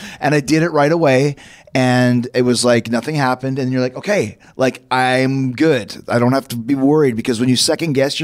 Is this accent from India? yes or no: no; New York, United States; I'm from Island. Yeah. That has to represent.